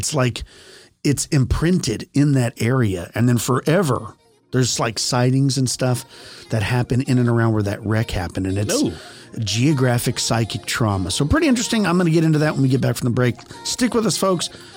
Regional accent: Texas, United States; I'm from Texas, so English and Spanish are the most common languages spoken here.

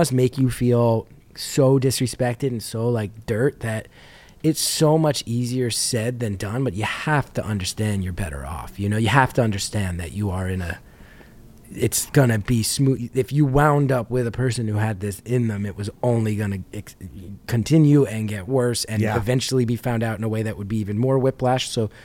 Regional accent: New Jersey, United States; and I'm from North Jersey. So I inherently just, you know, we grow up. Where we grew up, you just assume I'm not fucking good enough to make

